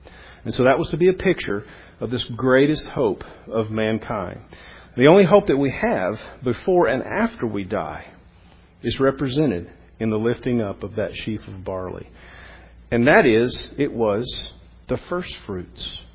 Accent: the South, United States; we're from the South, most of us anyway. I can think back on my childhood growing up

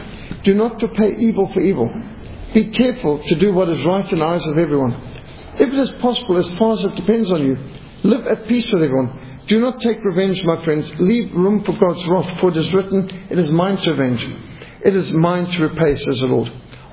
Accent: Zimbabwe; Now, I was brought up in Rhodesia, which was something of a paradise. It was absolutely incredible living in such a neat, clean, efficient country, filled with wildlife.

